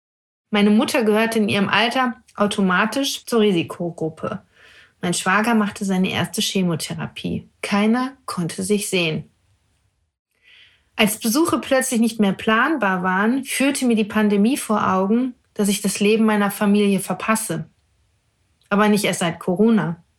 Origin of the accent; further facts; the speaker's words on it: North Rhine-Westphalia, Germany; born there; Die eine Hälfte sehnt sich nach meinem Wohnort Brandenburg, die andere nach Nordrhein-Westfalen, da wo ich geboren bin.